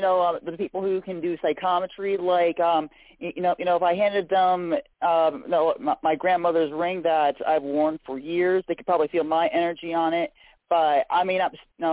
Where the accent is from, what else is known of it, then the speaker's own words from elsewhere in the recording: Ohio, United States; I am from North Central Ohio. And so I live about, 15, 20 miles away from the historic Ohio State Reformatory.